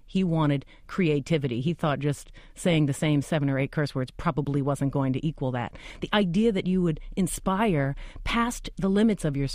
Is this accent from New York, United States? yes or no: yes; New York City, New York, United States; I grew up in Harlem and the Bronx, mostly before hip-hop, which is, you know, an increasingly obvious matter in terms of age.